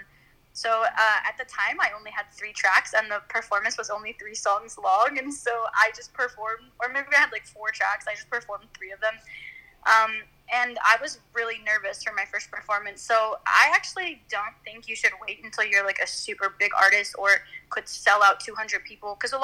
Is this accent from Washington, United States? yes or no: yes; Washington, United States; starting with LA, I'm from Washington, so hopefully doing one in Seattle as well.